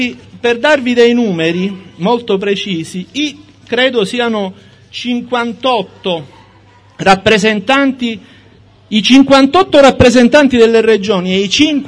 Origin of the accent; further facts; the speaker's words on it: Sicily, Italy; Sono convinto che da siciliano e da convinto fautore della rappresentanza democratica, tanto più da siciliano, noi non si possa che votare no